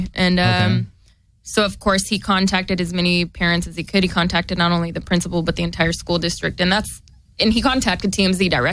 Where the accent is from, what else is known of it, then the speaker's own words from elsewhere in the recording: Sacramento, California, United States; I grew up in Sacramento.